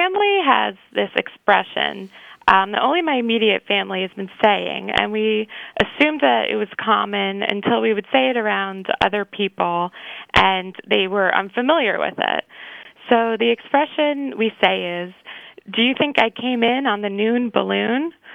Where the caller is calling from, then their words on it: New York City, New York, United States; I'm in Manhattan. I'm calling from Midtown, but I live on the Upper East Side.